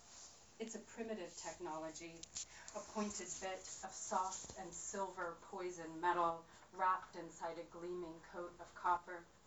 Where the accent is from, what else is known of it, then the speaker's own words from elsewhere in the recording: Los Alamos, New Mexico, United States; it makes reference to the fact that I grew up in Los Alamos, New Mexico, which is where the first atomic bombs were made, and it's still a nuclear weapons lab.